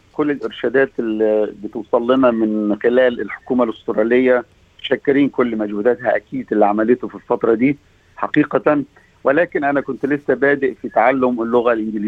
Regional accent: Egypt; وخاصة في بلدنا مصر

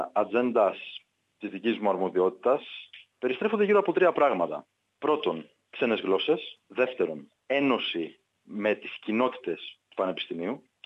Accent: Lamia, Central Greece, Greece; moved away as an adult; now in Australia; Κατάγομαι από τη Λαμία της Φθιώτιδας και στην Αυστραλία ήρθα για πρώτη φορά το 2007 για διακοπές, να επισκεφθώ τότε τον πατέρα μου, ο οποίος μόλις είχε έρθει εδώ. Έπειτα από μερικά χρόνια αποφάσισα να έρθω και να εγκατασταθώ μόνιμα

